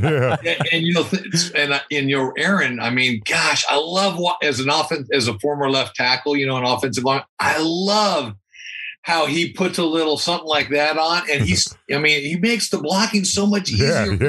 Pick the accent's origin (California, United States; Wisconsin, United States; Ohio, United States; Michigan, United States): California, United States; Bakersfield; I grew up in Bakersfield. He's a Bakersfield guy.